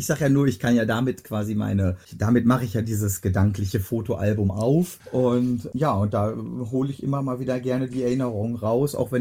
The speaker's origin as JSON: {"language": "German", "town": "Schloss Holte-Stukenbrock", "region": "North Rhine-Westphalia", "country": "Germany"}